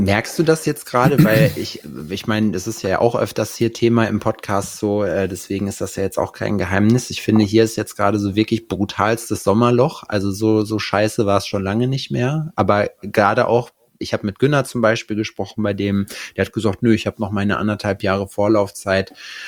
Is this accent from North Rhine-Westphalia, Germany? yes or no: yes; North Rhine-Westphalia, Germany; ich komme ja auch hinten aus dem Ruhrgebiet.